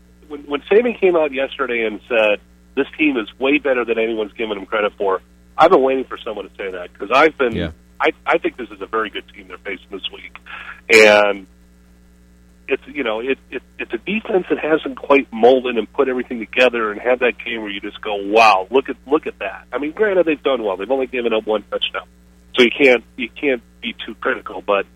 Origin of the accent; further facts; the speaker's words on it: Midwest, United States; I'm not originally from SEC country. I'm originally from Big Ten country.